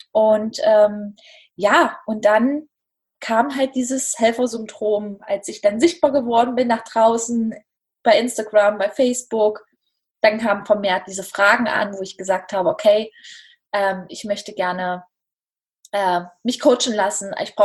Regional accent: Dessau, Saxony-Anhalt, Germany; ich komme aus Dessau und ja, ich lebe hier mit meiner kleinen Familie

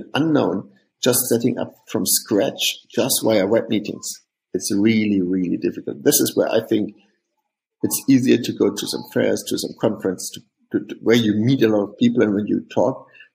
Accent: Hofheim, Hesse, Germany; we are from the big town of Hofheim, which will nobody know, which listens to this podcast probably. So there are some founders from this lovely town with 40,000 people.

